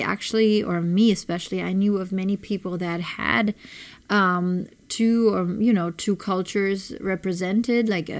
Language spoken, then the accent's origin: English; Germany; first language German; English is a second language; I speak my mother language. Of course, my first language is German. For those of you that do not know, I was born and raised in Germany. All my family is German and is in Germany still as well, all pretty much in the same city/village as well.